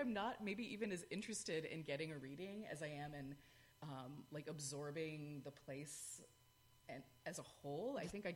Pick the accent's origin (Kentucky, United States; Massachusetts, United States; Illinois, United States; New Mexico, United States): Massachusetts, United States; Sandwich; Part of my childhood was spent growing up in Sandwich, Massachusetts, which is a coastal town on Cape Cod